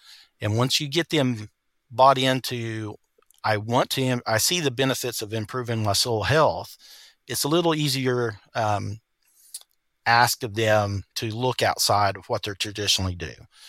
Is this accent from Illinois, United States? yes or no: no; Oklahoma, United States; I grew up in Northwest Oklahoma, very few trees.